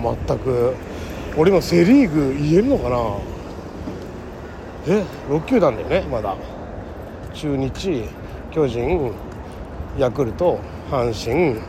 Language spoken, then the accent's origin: Japanese; Nagoya, Aichi, Japan; 僕は地元愛知名古屋なんで